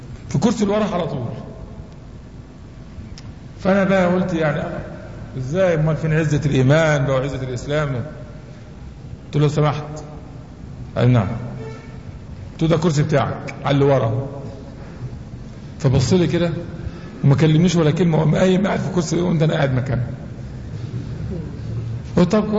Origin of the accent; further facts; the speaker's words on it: Mansoura, Dakahlia, Egypt; قلت له: انا من المنصوره يا اخوي.